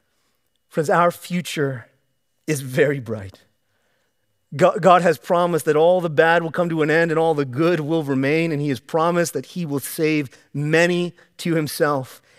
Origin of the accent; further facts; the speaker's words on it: Delaware, United States; I'm from Delaware. Delaware has amazing roads.